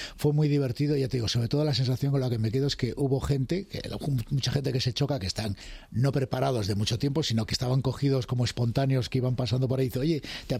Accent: Galicia, Spain; accent: Galician; ya cuando vivía en Galicia la gente me decía que no tenía acento gallego, pero bueno, que... Me gusta tener el acento neutro, o sea que no se sepa muy bien de dónde eres.

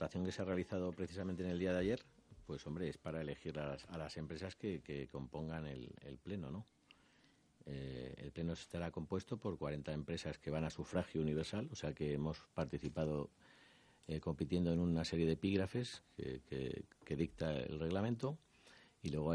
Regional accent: Community of Madrid, Spain; yo vivo en la Comunidad de Madrid, soy de la Comunidad de Madrid

